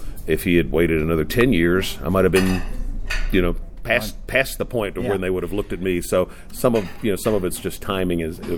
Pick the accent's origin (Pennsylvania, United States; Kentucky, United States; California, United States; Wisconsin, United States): Kentucky, United States; Paris; I grew up in Paris, Kentucky, which was about 20 minutes north of Lexington.